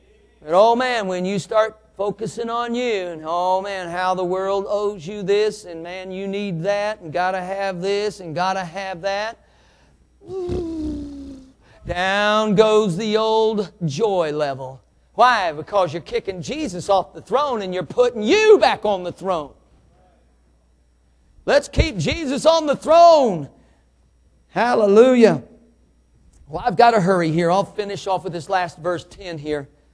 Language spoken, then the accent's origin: English; United States; I thank the Lord I'm an American here tonight. I would think nothing would be better to transfer my citizenship from America to heaven.